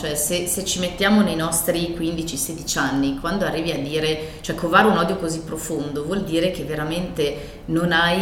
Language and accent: Italian; Milan, Lombardy, Italy; Noi appunto registriamo a Milano, siamo di Milano